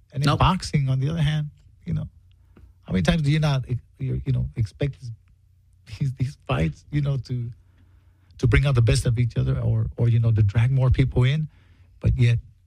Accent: Los Angeles, California, United States; Born and raised in South Central LA, and started boxing when I was 11 years old.

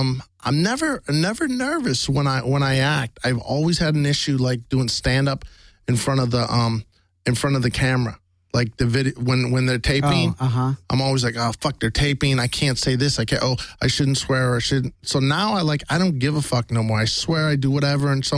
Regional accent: Syracuse, New York, United States; May 30th, I'm headlining my hometown, Syracuse, New York.

